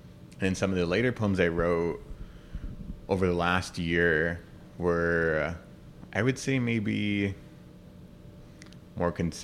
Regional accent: Alberta, Canada; I'm from the Drifpal Cree Nation in northwestern Alberta, Treaty 8 territory.

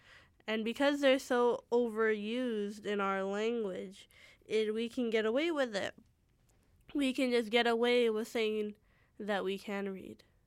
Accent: Surrey, British Columbia, Canada; born there; I was born in Surrey

